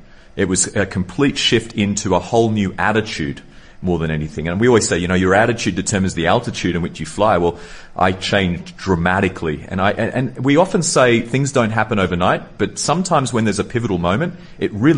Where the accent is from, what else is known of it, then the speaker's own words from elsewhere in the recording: Sydney, New South Wales, Australia; born there; Yeah, so I was born in Sydney, Australia